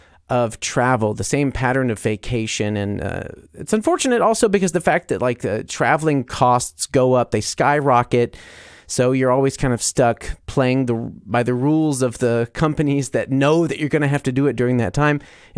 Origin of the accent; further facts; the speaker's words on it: the South, United States; I'm from there. I'm from the South, especially.